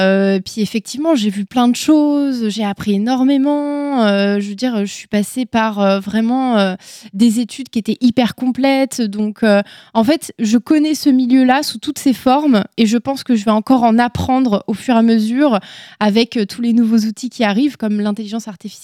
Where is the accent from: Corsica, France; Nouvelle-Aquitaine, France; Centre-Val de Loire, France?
Centre-Val de Loire, France; Ouzouer-sur-Loire; J'ai 27 ans actuellement, bientôt 28. Effectivement, je viens en fait d'une petite commune qui s'appelle Ouzoir-sur-Loire, plus communément appelée la campagne. Voilà. Effectivement, c'est à côté d'Orléans pour les personnes qui ne connaissent pas.